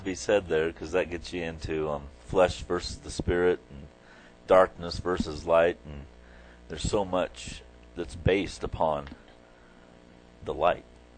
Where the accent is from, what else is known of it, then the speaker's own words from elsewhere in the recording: Oregon, United States; I mean, I know just growing up in Oregon, Eastern Oregon, which is just over the Cascades, within 50 miles of the valley, is they have way more seasons.